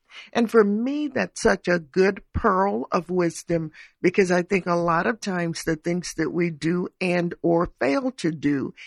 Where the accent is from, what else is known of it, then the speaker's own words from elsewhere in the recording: Georgia, United States; I hail from South Georgia, from a large family, and though we were not farmers, I worked on farms during the summer.